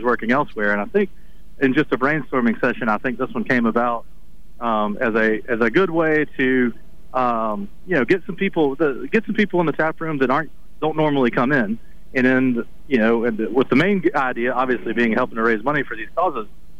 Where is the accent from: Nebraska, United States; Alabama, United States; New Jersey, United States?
Alabama, United States; Mobile; And then I'm from Mobile, so we moved back down this way with the hopes of actually opening our own brewery because it was still pretty new in Alabama.